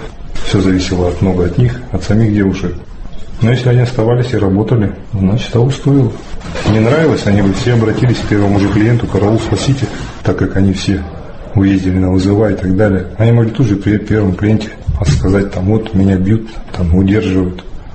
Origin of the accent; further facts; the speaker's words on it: Nizhny Tagil, Sverdlovsk Oblast, Russia; Да, я родом из Нижнего Тагила. Проживал там, был мастером по приемке цветного металла.